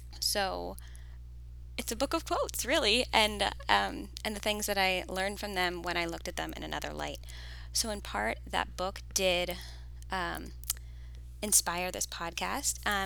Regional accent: New Jersey, United States; I live in New Jersey, my hometown, with my high school sweetheart turned husband.

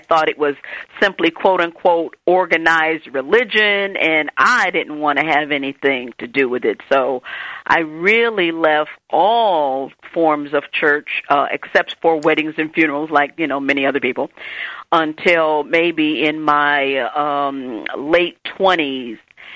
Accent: Detroit, Michigan, United States; No. I grew up in Detroit, Michigan.

